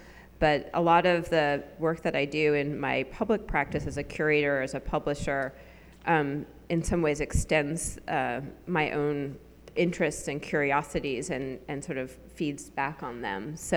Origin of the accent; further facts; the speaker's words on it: New York City, New York, United States; now in San Francisco, United States; I've been living in San Francisco. I'm going to copy your form. Since 1994. Prior to that, I grew up and lived in New York City.